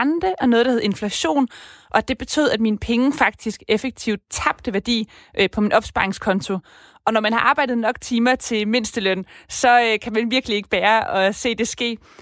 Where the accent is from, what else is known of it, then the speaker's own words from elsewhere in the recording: Odense, Region of Southern Denmark, Denmark; Jeg kommer fra Odense